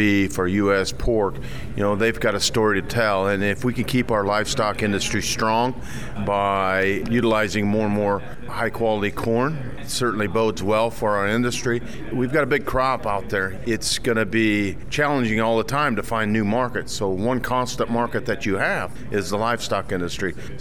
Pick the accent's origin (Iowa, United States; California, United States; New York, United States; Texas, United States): Iowa, United States; Carroll; I'm a farm boy, I grew up in the Midwest, Carroll, Iowa, family still on the farm raising corn and cattle and hogs and soybeans